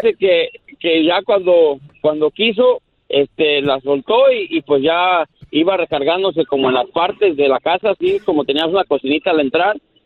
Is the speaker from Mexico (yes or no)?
yes; Guanajuato, Mexico; Soy de Guanajuato.